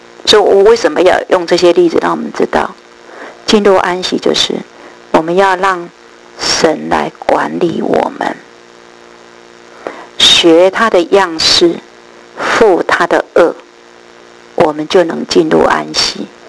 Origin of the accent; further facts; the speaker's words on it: China; 我们中国人都有一个错误的观念哈